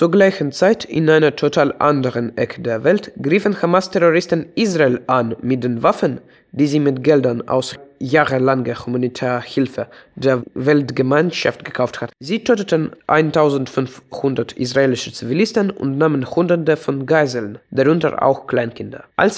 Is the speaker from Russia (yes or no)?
yes; Russia; moved away as an adult; also born or lived in Moscow; now in Hamburg, Germany; Ich bin neu im Podcast-Team der Funke und ich bin auch neu in Deutschland. Ich komme aus Russland und habe, bis Putins Krieg gegen die Ukraine begann, in Moskau gelebt.